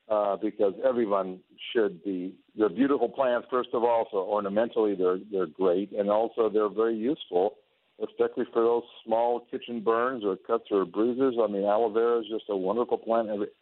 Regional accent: El Paso, Texas, United States; The Cafe Mexicana, as we call it down on the border where I grew up in El Paso.

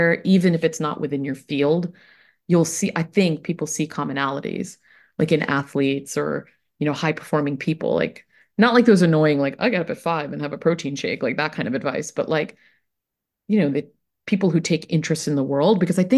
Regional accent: Mumbai, Maharashtra, India; English is a second language; now in United States; And I moved from Bombay, I still say Bombay, Mumbai, India, to a really small town in upstate New York, which is what American Rookie is about, actually. And I didn't speak English

